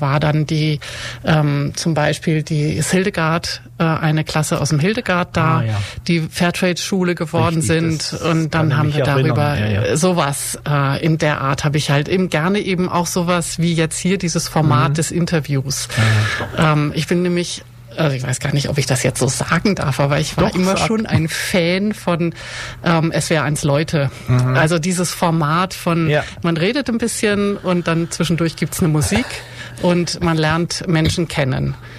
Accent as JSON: {"language": "German", "region": "Hamburg", "country": "Germany", "tie": "born or raised there", "lives_now": "Ulm, Germany", "said": "bin gebürtige Hamburgerin."}